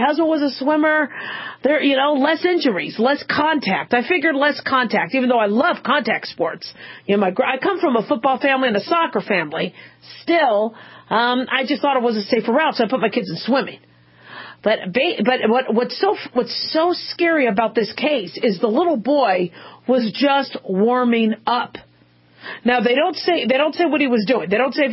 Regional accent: Phoenix, Arizona, United States; When I grew up in Phoenix and we had to run track in the heat, 120 degrees, it was horrible.

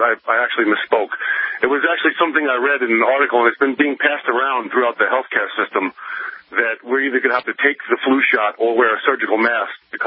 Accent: Long Island, New York, United States; I'm from Long Island, New York.

